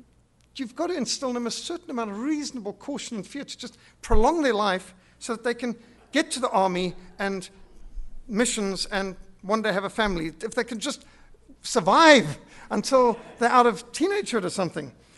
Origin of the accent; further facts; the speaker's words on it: Zimbabwe; I was brought up in Rhodesia where we still had the old type education.